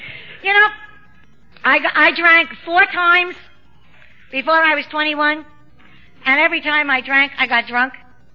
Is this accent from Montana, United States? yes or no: no; New York, United States; I have a speech defect. I'm from New York.